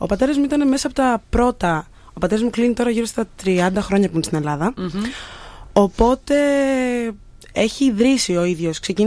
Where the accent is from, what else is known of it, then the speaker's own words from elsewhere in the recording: Nigeria; Greek is a second language; now in Greece; εγώ είμαι Νιγηριανή, κατά το ίμιση, είμαι Ήμπο, που είναι η φίλη μου. Και ανήκω, ας πούμε, και στην Μουάχη που είναι το χωριό μου.